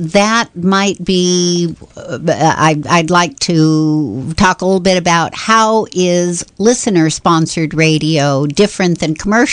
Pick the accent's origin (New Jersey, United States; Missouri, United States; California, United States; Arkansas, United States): California, United States; Auburn; born there; In Auburn. You know, I was born in Auburn.